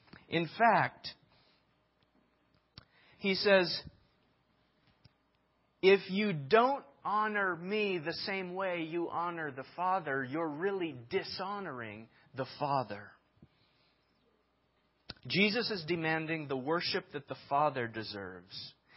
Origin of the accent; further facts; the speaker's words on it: Minnesota, United States; I know where I came from. I came from Minnesota. I was born to a mother and a father.